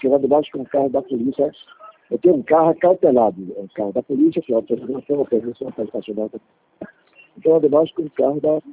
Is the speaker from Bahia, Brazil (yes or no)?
yes; Bahia, Brazil; moved away as an adult; now in Rio de Janeiro, Brazil; eu já estou no Rio há mais de 40 anos, sou baiano.